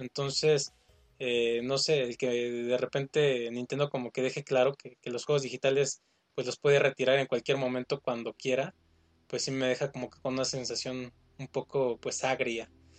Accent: Mexico; en algún momento descubren que soy mexicano

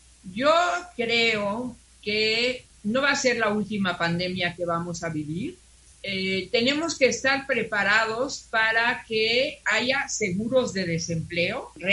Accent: Cancún, Quintana Roo, Mexico; debe reconfortarnos como mexicanos, como ciudadanos de Cancún

